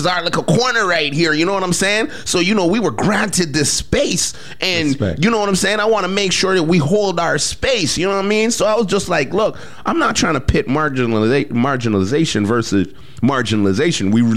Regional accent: Montreal, Quebec, Canada; I grew up with this tapestry. I grew up in NDG. I grew up on Walkley, which was literally the ghetto, the hub of black folks and people of color, immigrants.

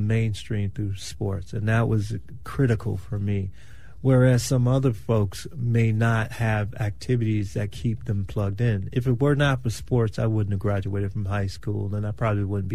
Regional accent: Miami, Florida, United States; And I grew up in Miami, and Miami was the cocaine capital at some point.

